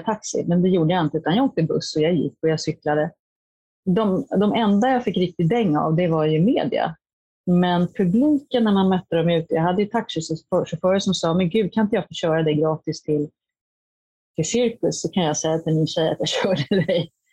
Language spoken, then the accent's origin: Swedish; Hollywood, California, United States; Jag kommer från USA och Hollywood där det är konstant.